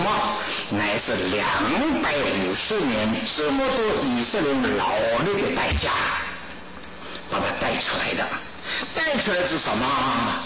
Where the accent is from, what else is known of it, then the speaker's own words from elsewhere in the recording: China; 我们中国人很可怜，中国人啊，在菲律宾，在印度尼西亚，我是中国人；一到美国，我是中国人。